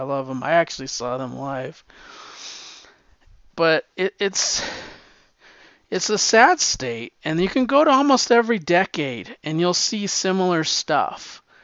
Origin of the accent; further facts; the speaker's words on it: New Mexico, United States; because I was raised in New Mexico, I always felt like it was like a melting pot of cultures.